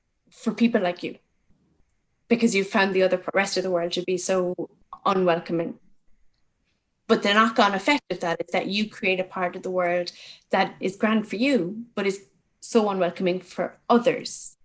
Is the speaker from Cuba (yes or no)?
no; Cork, Munster, Ireland; So I'm from Cork, so that makes me a very special kind of person